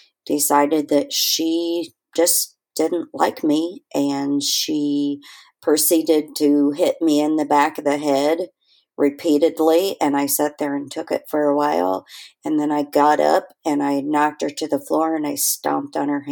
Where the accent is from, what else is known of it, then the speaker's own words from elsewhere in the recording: Midwest, United States; Matt and I grew up in the Midwest, farming community, down home, good people.